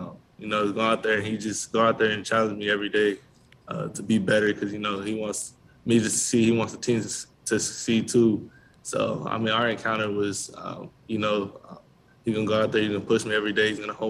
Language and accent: English; California, United States; So I'm from Southern California, so going out there and be able just to show them